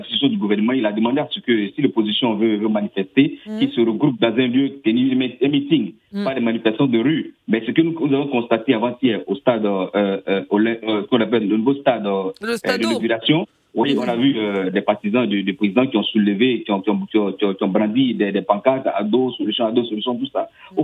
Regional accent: Côte d’Ivoire; moi je suis Ivoirien, résident en Côte d'Ivoire, et j'ai vécu ce qu'on appelle la crise de 2010, nous étions tous à Abidjan

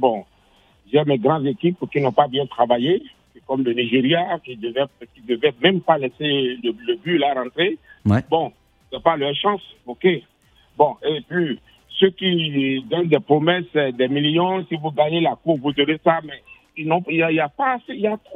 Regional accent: Benin; Je suis béninois

